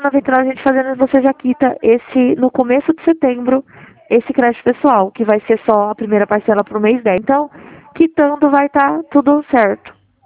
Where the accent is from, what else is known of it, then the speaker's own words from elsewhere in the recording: Dracena, São Paulo, Brazil; sou de Dracena, do Central de Dracena.